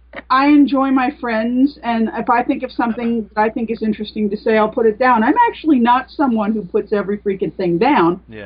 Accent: New York City, New York, United States; Oh, yeah, because, you know, I'm a New Yorker. I commute the better part of an hour or more each day on the subway

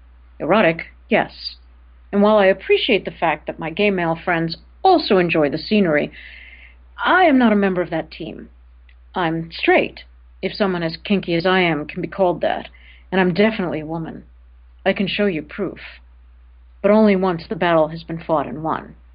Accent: New York, United States; I was born and raised in New York. I've never lived anywhere else. Never actually been tempted to live anywhere else

